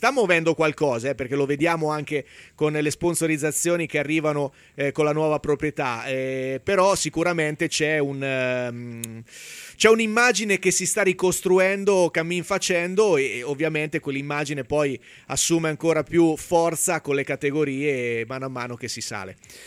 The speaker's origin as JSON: {"language": "Italian", "town": "Ancona", "region": "Marche", "country": "Italy"}